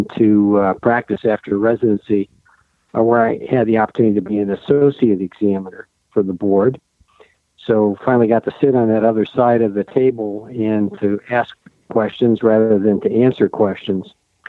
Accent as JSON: {"language": "English", "region": "Indiana", "country": "United States", "tie": "born or raised there", "said": "I was born in Northwest Indiana, in what's typically referred to as the region by the people that live there and the people that don't. Did all my education in Indiana"}